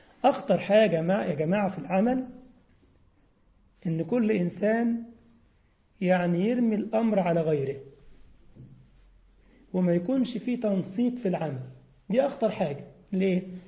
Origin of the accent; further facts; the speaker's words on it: Egypt; ان طبعا عندنا في مصر حاجه اسمها سروال